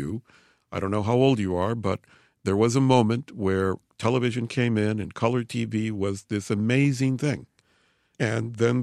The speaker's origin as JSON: {"language": "English", "town": "Los Angeles", "region": "California", "country": "United States", "tie": "born or raised there", "said": "I grew up in Boyle Heights, yes, the original suburb of Los Angeles. And there were three movie theaters within walking distance."}